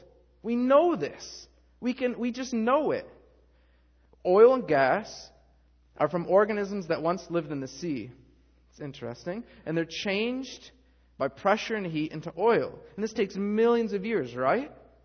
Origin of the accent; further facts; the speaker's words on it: Michigan, United States; now in California, United States; I'm spoiled. I'm from Michigan. You go swimming in Michigan, you don't get that salty, nasty stuff all over you.